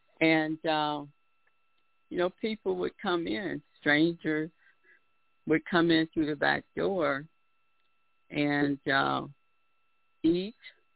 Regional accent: Benton Harbor, Michigan, United States; also born or lived in Detroit, United States; I was born in the state of Michigan in a little town called Benton Harbor. I grew up partly in Benton Harbor and also in Detroit, Michigan.

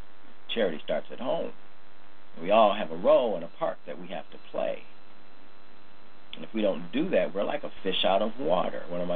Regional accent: Cleveland, Ohio, United States; I can't forget Tamir in my hometown, Cleveland, Ohio.

